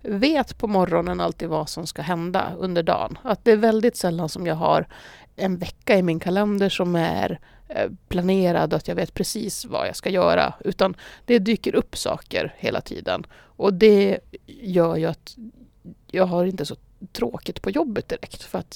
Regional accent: Luleå, Norrbotten County, Sweden; jag är ju född på Östermalm i Luleå, som är ett villaområde som ligger ganska nära centrala stan. Och när jag var 18 så flyttade jag ifrån stan, men det är 12 år sedan ungefär

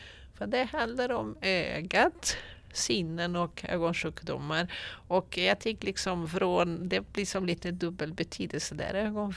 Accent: Portugal; jag kommer från Portugal

